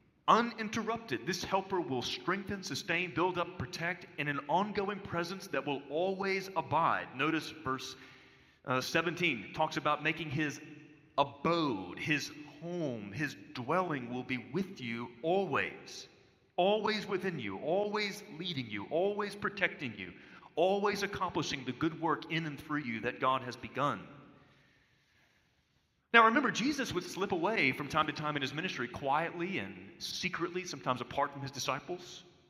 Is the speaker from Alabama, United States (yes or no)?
yes; Mobile, Alabama, United States; I remember I grew up in Mobile, and my sister was an Azalea Trail maid, and she was awesome.